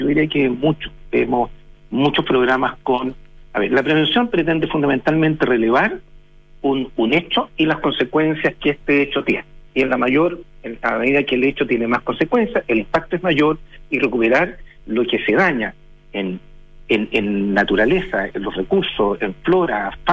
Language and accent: Spanish; Chile; nosotros como chilenos